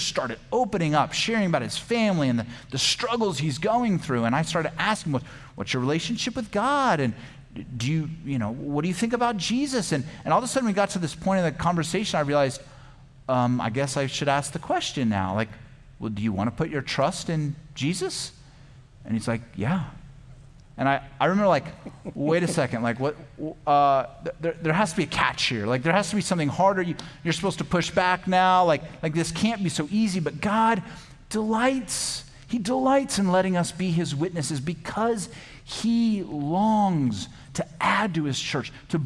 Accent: Tucson, Arizona, United States; I grew up here in Tucson, so at CDO, we had a Christian club.

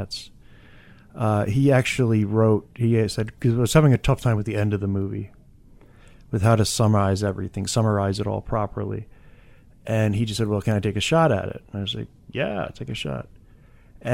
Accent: New York, United States; also born or lived in Philadelphia; Well, I'm from New York. Well, born in Philly, but really from upstate New York originally. I've been out here over 20 years, though, so mm-hmm. this is pretty much home now.

